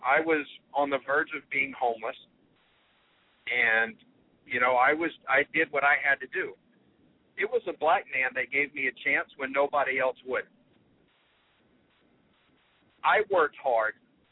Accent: the South, United States; I grew up in the South.

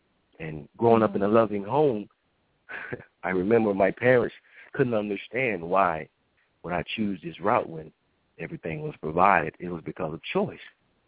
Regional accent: Georgia, United States; Originally, I'm from Georgia. And as most people, you know, we, you know, grow up in a loving home

